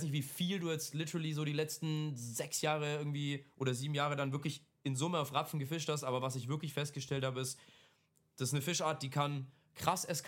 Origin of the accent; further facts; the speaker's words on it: Bavaria, Germany; ich komme ja aus Bayern, also ursprünglich, bevor ich hergezogen bin